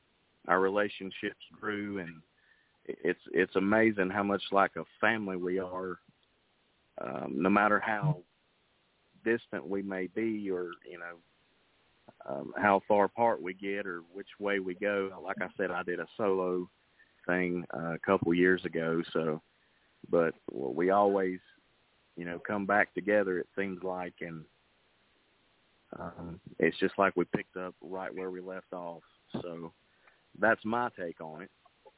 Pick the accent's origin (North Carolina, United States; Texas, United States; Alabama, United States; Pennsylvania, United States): North Carolina, United States; Mount Airy; I grew up in Mount Airy, small town, but grew up listening to, you know, mostly gospel. Grew up in the church.